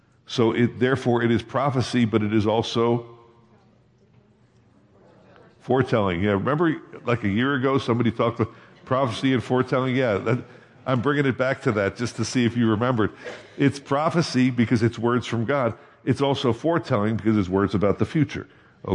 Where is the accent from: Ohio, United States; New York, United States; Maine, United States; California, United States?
Ohio, United States; So got around to me, "Where are you from?" "I'm from Ohio."